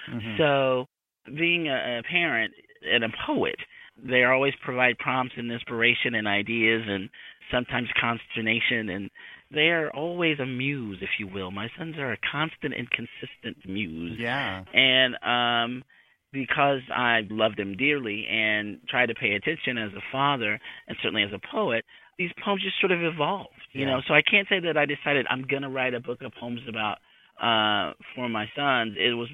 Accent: Enid, Oklahoma, United States; my growing up in Enid and the social, cultural, political dynamics of growing up in Enid in the 60s and 70s and 80s.

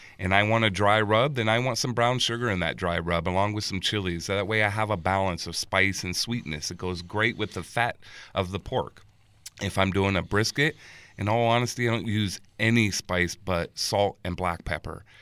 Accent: Las Vegas, Nevada, United States; I'm from Vegas. I've been here for over 30 years

